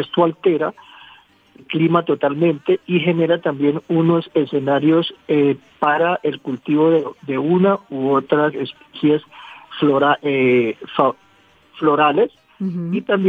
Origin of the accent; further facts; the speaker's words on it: Colombia; amo mi tierra, me siento muy orgulloso de ser llanero, soy defensor de todo lo que tenga que ver con el llano